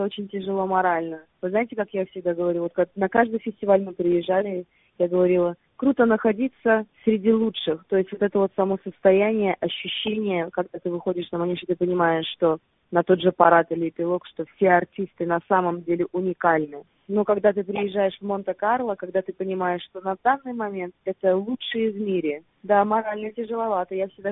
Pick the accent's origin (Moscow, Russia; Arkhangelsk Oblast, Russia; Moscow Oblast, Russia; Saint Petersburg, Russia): Saint Petersburg, Russia; я родом из Санкт-Петербурга.